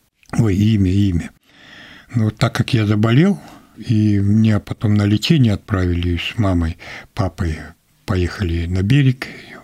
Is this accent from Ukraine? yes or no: no; Pevek, Chukotka Autonomous Okrug, Russia; Я приехал из Чукотки.